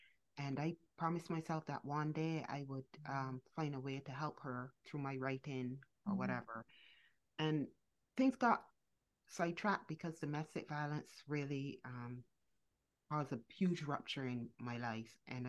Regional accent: Barbados; when I was young, growing up in Barbados under domestic violence.

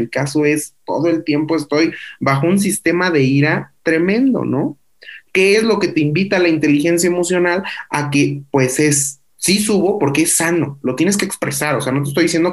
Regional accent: Mexico; como buenos mexicanos, realmente la ira es la pérdida del control

